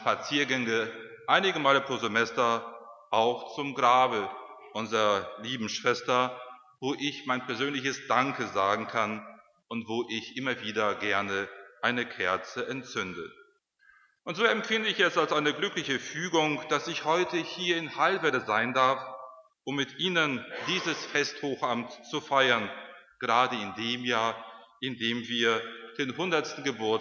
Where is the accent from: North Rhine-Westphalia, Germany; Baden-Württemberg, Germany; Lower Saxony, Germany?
North Rhine-Westphalia, Germany; Paderborn; im Erzbistum Paderborn, wo ich herkomme